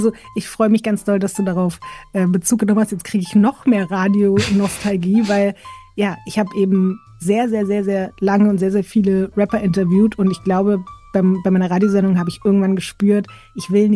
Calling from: Berlin, Germany; Aus Berlin, aus meiner kleinen Kammer. Hier nehme ich tatsächlich auch jetzt ich wohne seit einem Jahr in dieser Wohnung

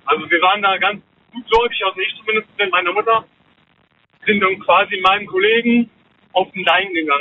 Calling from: Westerwald, Germany; Ich komme aus dem Westerwald.

